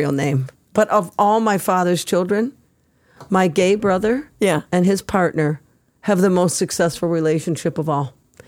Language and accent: English; Michigan, United States; Metro Detroit. I'm not from Detroit proper. I'm not a proper Detroiter. I'm downriver. I'm a downriver rat.